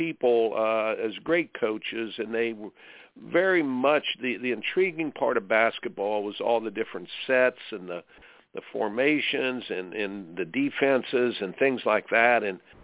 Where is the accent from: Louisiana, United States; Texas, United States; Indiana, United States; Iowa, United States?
Indiana, United States; folks, I grew up in Indiana and loved basketball so, so much.